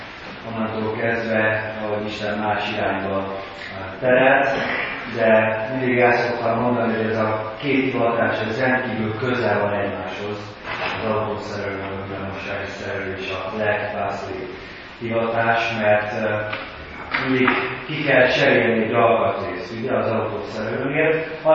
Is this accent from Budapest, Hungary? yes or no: yes; Budapest, Hungary; born there; Budapesten születtem, és tanulmányaimat is tulajdonképpen ott végeztem.